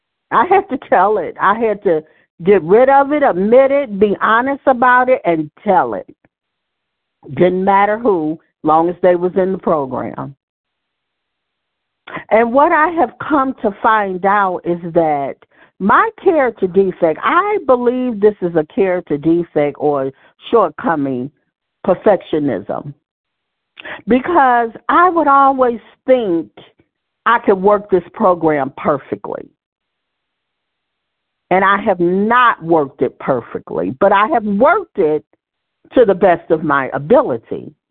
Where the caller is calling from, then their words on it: Michigan, United States; from Michigan.